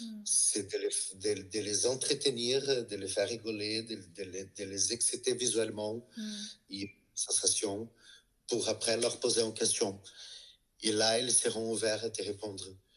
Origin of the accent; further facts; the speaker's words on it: Brazil; même si je joue sur le fait que je suis brésilien